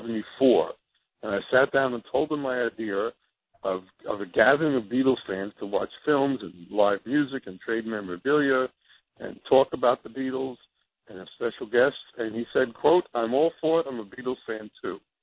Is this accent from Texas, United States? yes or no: no; Bronx, New York, United States; born there; I was born in the Bronx, but I sort of...